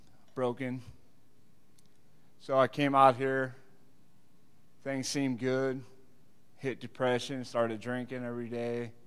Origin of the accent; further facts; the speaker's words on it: California, United States; now in South Dakota, United States; I'm 41 years old. I'm from California originally, moved out here to South Dakota a few years back.